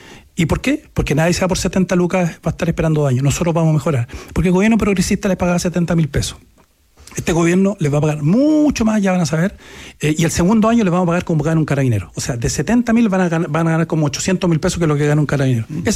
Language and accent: Spanish; Araucanía, Chile; yo vengo de la Araucanía, vengo de escuela pública. Usted sabe, Mauricio, somos 16 hermanos, papá sindicalista